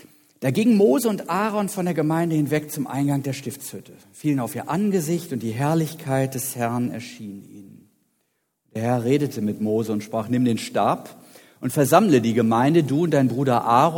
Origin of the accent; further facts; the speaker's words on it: Potsdam, Brandenburg, Germany; Ich hatte da in meinem Wohnviertel in meiner alten Heimat Potsdam reichlich Anschauungsmaterial, weil dort viele Ruheständler wohnten